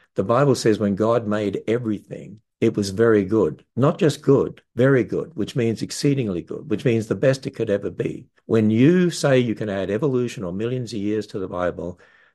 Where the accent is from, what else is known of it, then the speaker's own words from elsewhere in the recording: Queensland, Australia; accent: Australian; also born or lived in Cairns; now in United States; I have a down under accent because I was born in Australia. Born right up the north in the city of Cairns, actually, and grew up all over the state of Queensland because my father was a teacher and he was transferred every 3 years as he was promoted.